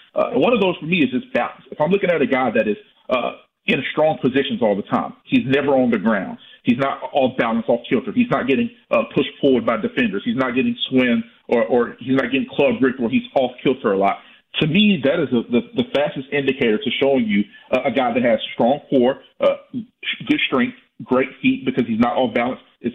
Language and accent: English; Alabama, United States; You know, I go down there. It's in my hometown, so I cover that every year.